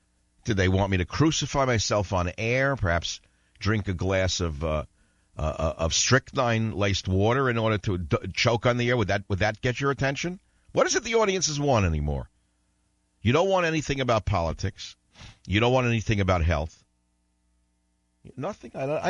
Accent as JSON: {"language": "English", "town": "Jamaica, Queens", "region": "New York", "country": "United States", "said": "He's from Astoria. I'm from Jamaica, Queens."}